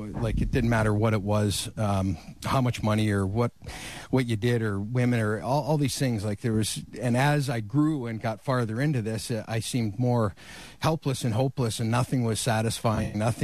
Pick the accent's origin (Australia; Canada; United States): Canada; Fenwick, Ontario; Pelham area, but always in the Niagara region.